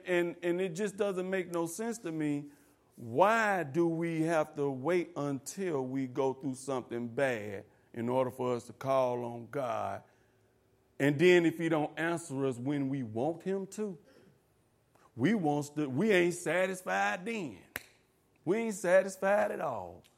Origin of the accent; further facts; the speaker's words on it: Atlanta, Georgia, United States; when I was in my hometown in Atlanta, I was we had this room in our house.